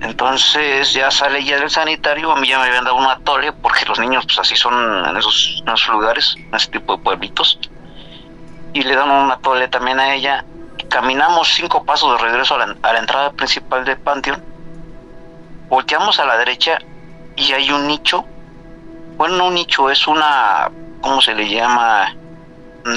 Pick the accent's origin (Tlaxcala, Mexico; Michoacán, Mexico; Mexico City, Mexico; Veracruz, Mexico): Mexico City, Mexico; Iztapalapa; Nosotros, bueno, somos de Iztapalapa.